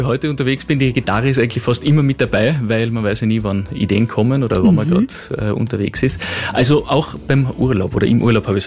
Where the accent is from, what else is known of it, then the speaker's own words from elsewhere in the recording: Carinthia, Austria; Ich bin Kärntner, ich bin leidenschaftlich auch Wiener, ich bin kein Wiener, also ich bin kein Wiener, aber gleichzeitig Kärntner Wiener